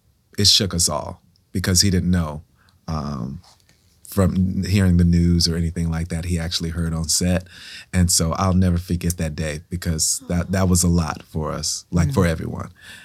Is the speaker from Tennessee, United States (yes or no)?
yes; Memphis, Tennessee, United States; This is just me. I'm a Southerner from Memphis, Tennessee, and that's all I know.